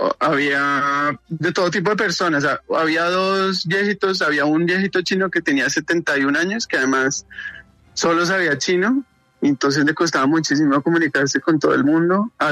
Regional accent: Colombia; yo estaba en un bus con otros como 40 colombianos

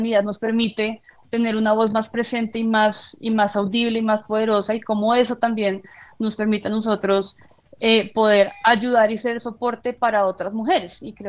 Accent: Colombia; now in United States; qué honor poder contar mi historia colombiana dentro del circuito de teatros en Estados Unidos

